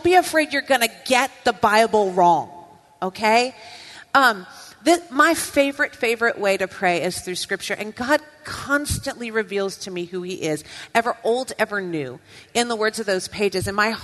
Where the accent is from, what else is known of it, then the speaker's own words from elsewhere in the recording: Louisiana, United States; also born or lived in Costa Rica; now in Fort Wayne, United States; I grew up in Louisiana, So I ended up in Fort Wayne by way of Costa Rica